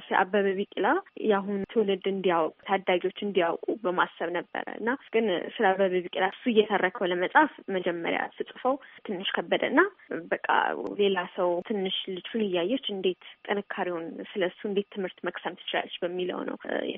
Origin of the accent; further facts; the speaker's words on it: Addis Ababa, Ethiopia; የተወለድኩትና ያደግኩት አዲስ አበባ ነው፣ ጤና ተራ ኮርፌ አካባቢ።